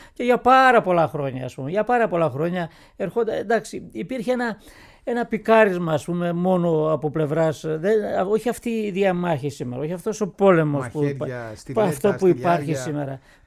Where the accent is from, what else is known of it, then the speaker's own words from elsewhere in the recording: Sfakiotes, Ionian Islands, Greece; Το χωριό μου στη Λευκάδα είναι, μάλλον ο δήμος μου στη Λευκάδα αποτελείται από 7 χωριά και λέγεται Σφακιώτες. Έχουμε έρθει από τα Σφακιά της Κρήτης